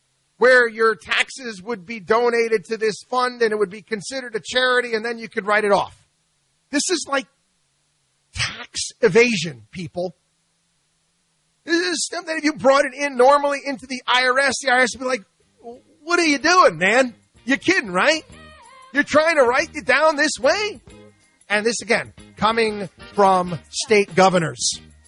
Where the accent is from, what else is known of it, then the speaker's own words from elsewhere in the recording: Albany, New York, United States; Again, I grew up in Albany, New York. And there's a state office building every 5 feet.